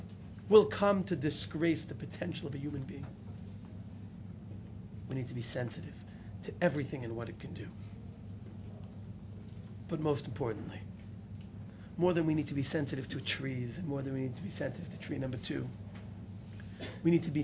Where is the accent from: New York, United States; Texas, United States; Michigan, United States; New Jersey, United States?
New York, United States; Brooklyn; Because it's true I grew up in Brooklyn.